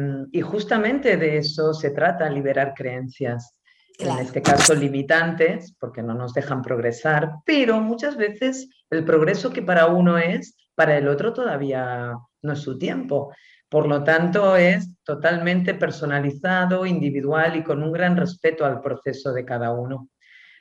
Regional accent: Buenos Aires, Argentina; born there; accent: Spanish; cuando yo llego a Argentina hace 9 años, Tengo acento español, pero nací en Buenos Aires.

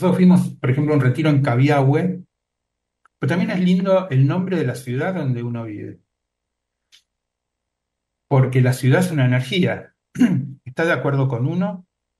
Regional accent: Argentina; ¿Cómo somos los argentinos? Siempre que decimos los argentinos, sí, podemos hacer cualquier cosa en cualquier lugar. Exactamente. Eso también nos define a todo el grupo que ha nacido en un mismo lugar, viva donde viva

